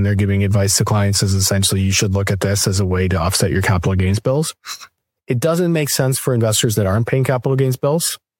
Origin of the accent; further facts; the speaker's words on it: Canada; one of the many benefits of being Canadian is that you can predict the financial future by just looking down south.